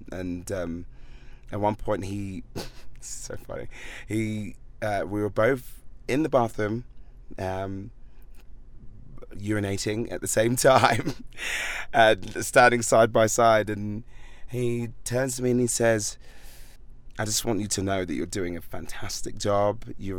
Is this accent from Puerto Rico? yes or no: no; London, United Kingdom; now in Los Angeles, United States; So I was living and born and raised in London, making music